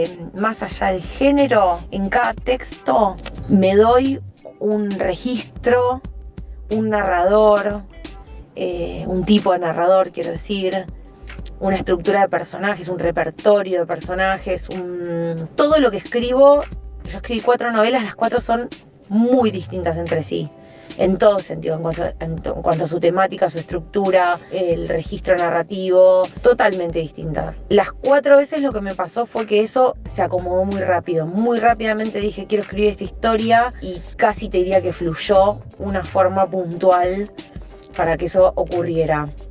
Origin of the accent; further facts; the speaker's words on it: Adrogué, Buenos Aires Province, Argentina; Yo soy de Adrogué, para mí era una movida inviable.